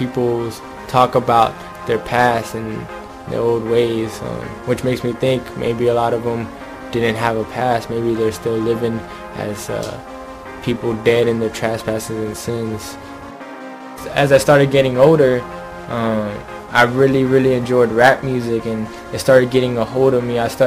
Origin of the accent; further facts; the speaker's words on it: San Antonio, Texas, United States; I'm from San Antonio, Texas, and I'm 21 years old.